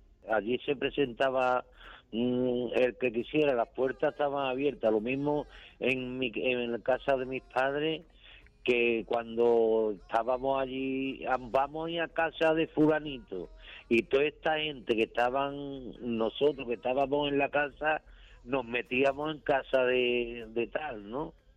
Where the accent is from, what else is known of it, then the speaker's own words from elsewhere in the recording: Lebrija, Andalusia, Spain; desde aquí, de mi pueblo de Lebrija, un pueblo encantador, flamenco y gitano